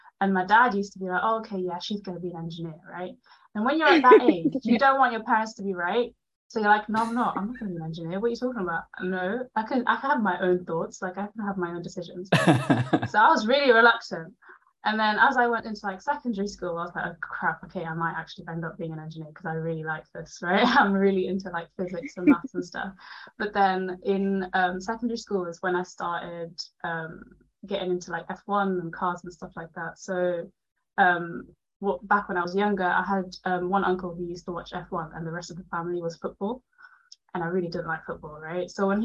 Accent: London, United Kingdom; English is a second language; also born or lived in Germany; so I'm based in London. I grew up in London. I actually was born in Germany, so like first like 9 years of my life I grew up in Germany. Speak well, 9 year old level German, but still say that I speak German.

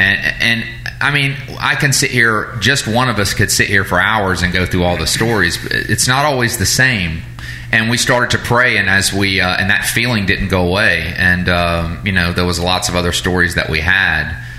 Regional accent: Atlanta, Georgia, United States; also born or lived in Savannah; You know, I remember when the Lord told us to move from Savannah back to my hometown in Atlanta when we were at Care and Orr, Messianic Congregation in Savannah.

